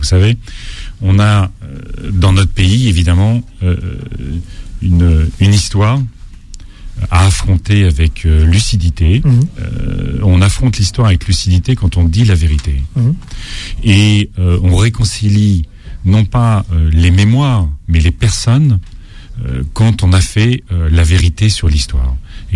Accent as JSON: {"language": "French", "region": "Hauts-de-France", "country": "France", "said": "Je suis Picard, mais ça reste mon club de cœur."}